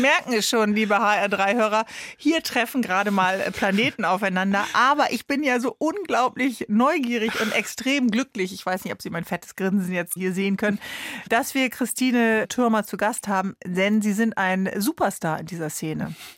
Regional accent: Northern Germany, Germany; als Norddeutsche muss ich das mal sagen

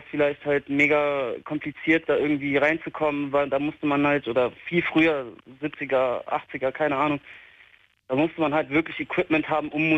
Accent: Mönchengladbach, North Rhine-Westphalia, Germany; now in Darmstadt, Germany; Und also aus Mönchengladbach, um genau zu sein, bin jetzt hier mit meiner Freundin nach Darmstadt.

